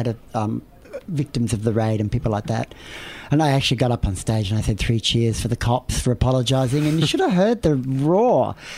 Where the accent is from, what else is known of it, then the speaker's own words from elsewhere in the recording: Australia; I could see as an Australian DJ that there was music that was popular on my dance floor that was on the top 40 overseas, but not even released here.